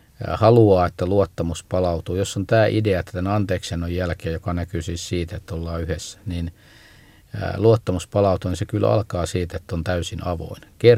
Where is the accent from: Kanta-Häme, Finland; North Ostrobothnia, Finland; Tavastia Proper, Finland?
Tavastia Proper, Finland; Forssa; now in Helsinki, Finland; mä niin kun jo pienestä pojasta alkaen luin Raamattua. Olen lukenut jo muutaman kerran kannesta kanteen ennen kuin muutin tuolta Forssasta Helsinkiin.